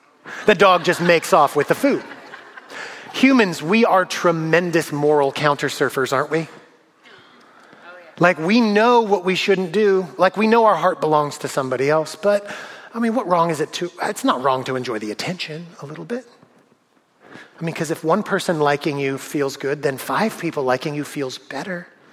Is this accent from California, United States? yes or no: yes; California, United States; now in Sherwood, United States; I saw a gopher over there once and I'm from California, so that's wilderness. When I moved out to Sherwood, like, I wasn't used to like some things that people in Oregon are very used to.